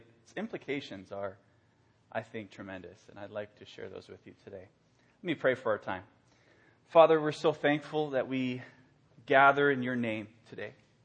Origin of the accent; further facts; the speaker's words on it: Reykjavik, Capital Region, Iceland; first language Icelandic; English is a second language; moved away; I was born in Reykjavik, Iceland. That's where I was born and raised. I speak Icelandic and occasionally go back and visit my family. Came here in 1997.